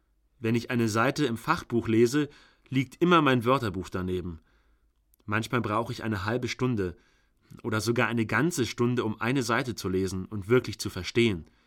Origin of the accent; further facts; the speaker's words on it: Dalaman, Muğla, Turkey; German is a second language; moved away as an adult; now in Münster, Germany; Ich komme aus Dalaman in der Türkei. Bin seit 2 Jahren in Münster und studiere Elektrotechnik und Informatik hier an der Fachhochschule im 2. Semester. Das erste Jahr hier habe ich noch nicht studiert, sondern Deutsch gelernt.